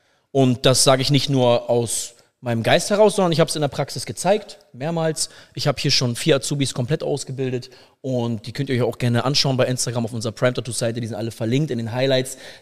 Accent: Hamburg, Germany; Ich bin aufgewachsen in Hamburg. Und auch hier geboren. Früher in Hamburg-Ost mit meiner Familie, Rahlstedt. Dann nach der Trennung meiner Eltern bin ich mit meiner Mutter und meinem Bruder in die Innenstadt gezogen, Hamburg-Zentrum, Eimsbüttel. Und habe dann da meine Jugend verbracht

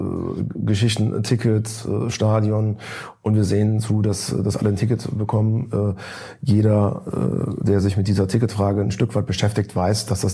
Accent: Cologne, North Rhine-Westphalia, Germany; Auch als Kölner Bürger kann man das allerdings mal ganz objektiv so sehen.

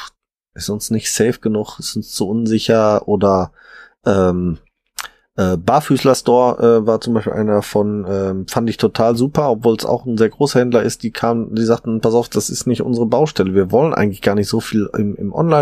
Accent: North Rhine-Westphalia, Germany; so sagt man doch bei uns im Ruhrpott

